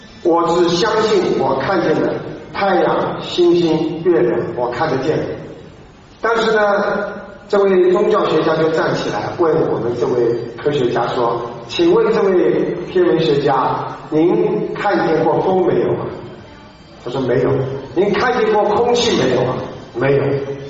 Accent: China; moved away; 实际上应验了我们中国人一句话，叫有缘千里来相会。那么我们远离祖国，在海外能够在这里大家一起呢共沾法医

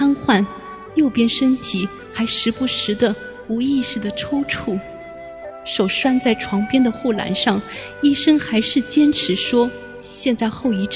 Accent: Hubei, China; now in Zhengzhou, China; 由于我老家是湖北的，在郑州没有亲戚

